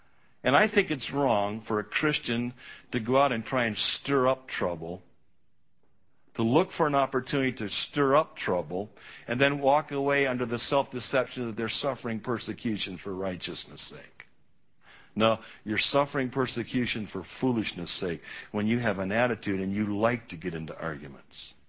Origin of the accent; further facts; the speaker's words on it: United States; I am so thankful I'm an American. So thankful that God brought me into being as an American citizen.